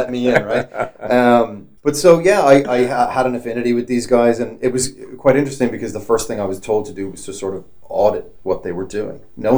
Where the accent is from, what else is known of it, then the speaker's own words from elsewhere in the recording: Ireland; I am Irish, though